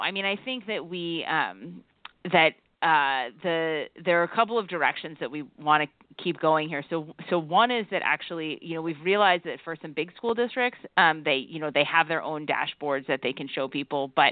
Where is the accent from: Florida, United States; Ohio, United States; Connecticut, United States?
Connecticut, United States; New Haven; I'm from Connecticut. Yeah. From New Haven